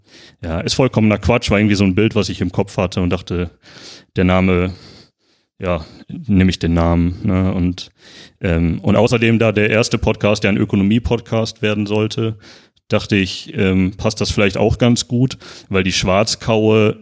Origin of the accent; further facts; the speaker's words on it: North Rhine-Westphalia, Germany; also ich komme aus dem Ruhrgebiet, also mir waren zumindest diese Begriffe irgendwie geläufig.